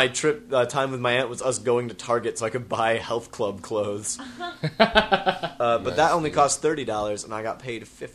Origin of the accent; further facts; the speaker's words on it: New York, United States; Because I'm from New York, and it is way different than Los Angeles.